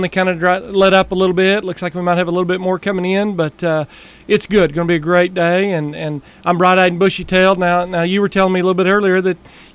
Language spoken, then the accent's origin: English; Nowata, Oklahoma, United States; I'm originally from Nowata, grew up in Nowata, born and raised, you know, all in Northeast Oklahoma.